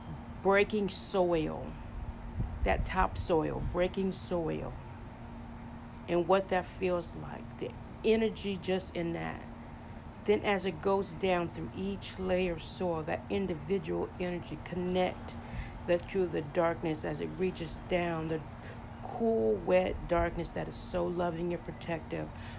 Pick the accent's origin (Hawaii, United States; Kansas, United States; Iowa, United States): Kansas, United States; It's I just barefoot growing up in Kansas, just outside barefoot.